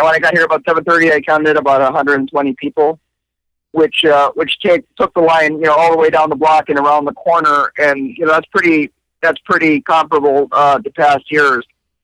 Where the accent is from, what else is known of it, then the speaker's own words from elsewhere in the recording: Puerto Rico; I'm from Puerto Rico, as you know.